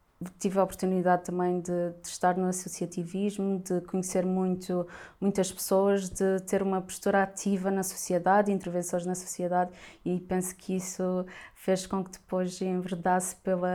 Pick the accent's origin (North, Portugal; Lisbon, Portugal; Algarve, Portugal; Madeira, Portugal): Madeira, Portugal; É como eu venho da Madeira.